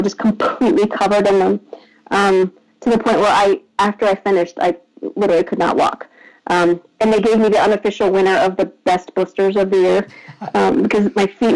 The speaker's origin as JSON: {"language": "English", "town": "Los Angeles", "region": "California", "country": "United States", "moved": "as an adult", "lives_now": "Boston, United States", "said": "I live in Boston, Massachusetts. Originally, I'm from Los Angeles, but my husband and I moved out to Boston 12 years ago."}